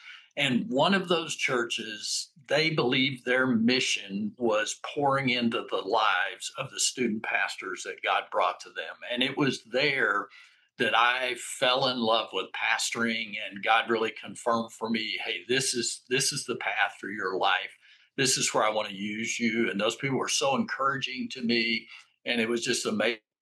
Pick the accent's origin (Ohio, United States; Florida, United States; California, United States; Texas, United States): Texas, United States; I grew up in West Texas, out in the semi-desert region of Texas, near New Mexico, that area in the panhandle of Texas.